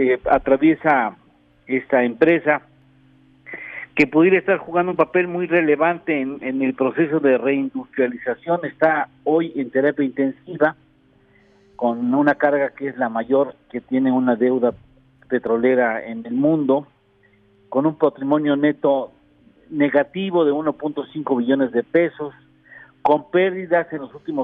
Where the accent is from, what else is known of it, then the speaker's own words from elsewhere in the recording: Mexico; Han de pensar que somos tontos los mexicanos.